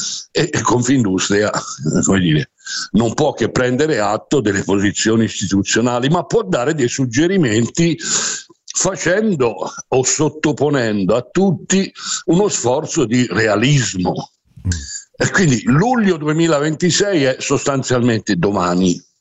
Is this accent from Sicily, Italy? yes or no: no; Livorno, Tuscany, Italy; Io, se vuole, da toscano e da livornese posso solo aggiungere